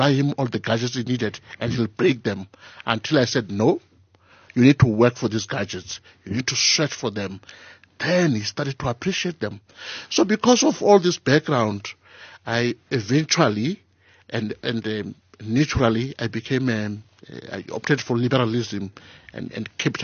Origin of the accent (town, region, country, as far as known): Limpopo, South Africa; born or raised there; also born or lived in Alexandra, South Africa